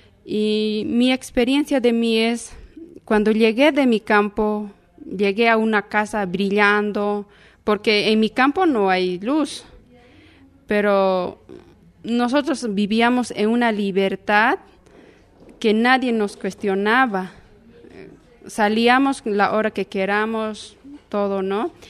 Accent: Cochabamba, Bolivia; Yo vengo de Bolivia … como tú decías, y departamento Cochabamba. Nosotros estamos como mujeres indígenas

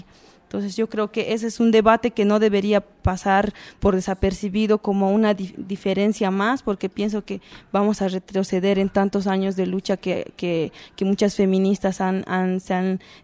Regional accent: Bolivia; Yo vengo de Bolivia, donde incluso dentro de nuestra cultura se habla de que no hay machismo, pero sí hay.

